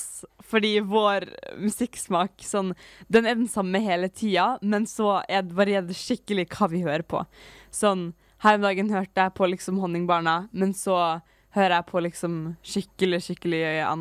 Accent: Møre og Romsdal, Norway; accent: Sunnmøre dialect; veldig sånn sunnmøring rap som syng på dialekt, og da har jeg den der dialekten mi.

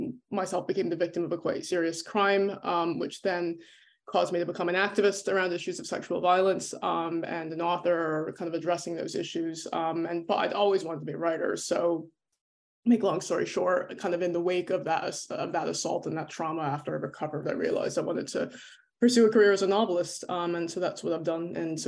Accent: New Jersey, United States; moved away as an adult; also born or lived in Ireland; now in London, United Kingdom; So I'm from New Jersey originally, but I moved to Ireland and then London in my early 20s.

